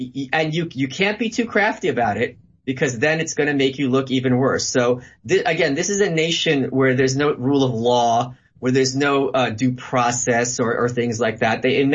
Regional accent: New York City, New York, United States; It was very, very disturbing to see as a New Yorker.

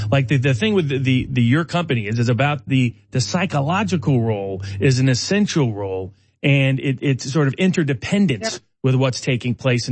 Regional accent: Chattanooga, Tennessee, United States; In my hometown of Chattanooga, Tennessee, Volkswagen, one of the great factories that brought new jobs to that public economy

